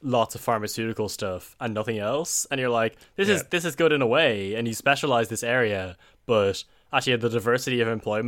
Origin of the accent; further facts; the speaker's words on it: Ireland; now in United Kingdom; Especially like it's most apparent us living in the UK, because due to other agreements, we have full votes as Irish citizens in the UK elections.